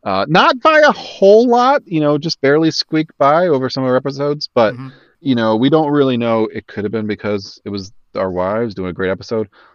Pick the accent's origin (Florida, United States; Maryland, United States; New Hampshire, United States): Florida, United States; Now I was born and raised in Florida. So this is the biggest move I've ever done.